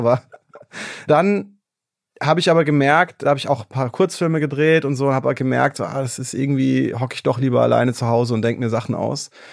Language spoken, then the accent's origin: German; Mainz, Rhineland-Palatinate, Germany; Ich habe dann in Mainz, wo ich herkomme, mit meinem Kumpel so Amateurfilme gemacht